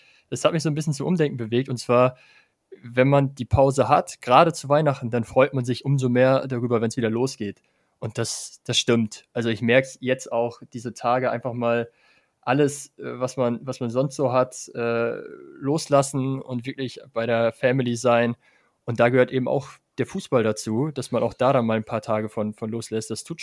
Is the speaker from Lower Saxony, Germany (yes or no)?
yes; Lower Saxony, Germany; ich komme ja aus dem Nordwesten und der nächste Profiverein bei mir ist der SV Meppen.